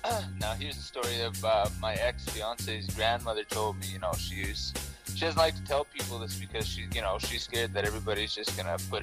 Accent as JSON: {"language": "English", "country": "Canada", "said": "you want to call us, you know, First Nations, there's another word. In Canada. And more specifically, I am from the Cree and the Dene nations."}